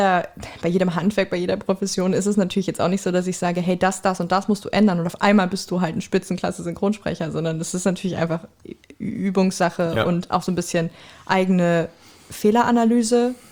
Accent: Lower Saxony, Germany; moved away as an adult; ich habe in Darmstadt studiert und ich habe vorher... Bevor ich da hingezogen bin aus Niedersachsen

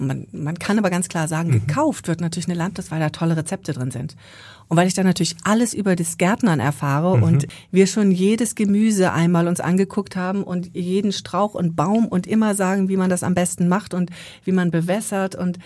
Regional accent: South, Germany; ich bin ja nun im Süden groß geworden

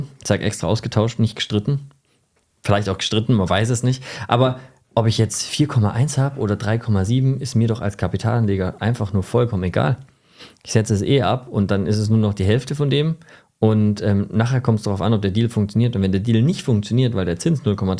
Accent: Stuttgart, Baden-Württemberg, Germany; weil ich komme aus Stuttgart.

